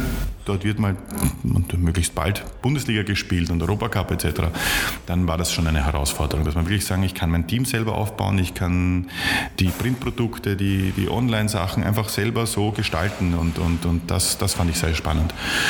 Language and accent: German; Austria; als Österreicher für ein österreichisches Unternehmen in Deutschland